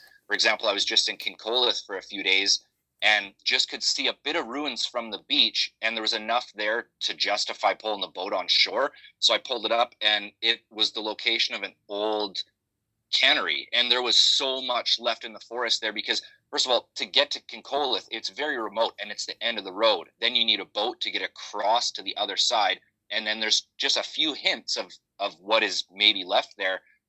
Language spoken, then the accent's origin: English; Williams Lake, British Columbia, Canada; born and raised in Williams Lake, British Columbia, and I am an adventure filmmaker.